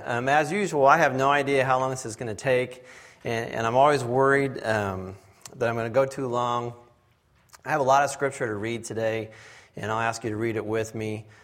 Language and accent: English; Indianapolis, Indiana, United States; For those of you who don't know … I'm from Indianapolis.